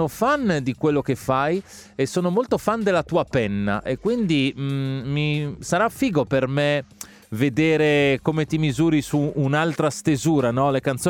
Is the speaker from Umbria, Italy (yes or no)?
no; Saronno, Lombardy, Italy; now in Milan, Italy; Io tra l'altro cresco non tanto lontano da dove tu stai, perché sono cresciuto a Saronno, tu sei più spostato verso il lago